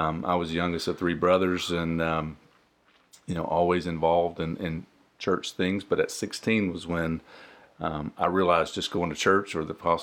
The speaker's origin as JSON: {"language": "English", "town": "Gadsden", "region": "Alabama", "country": "United States", "tie": "born or raised there", "said": "in Gadsden, so we're both from Gadsden."}